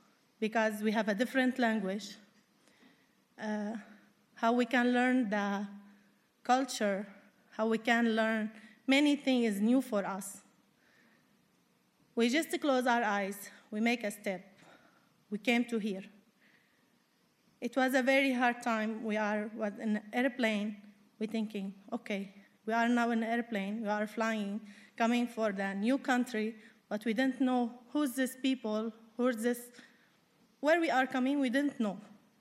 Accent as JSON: {"language": "English", "country": "Syria", "lives_now": "London, Canada", "said": "from Syria. I have been here in London 2.5 years."}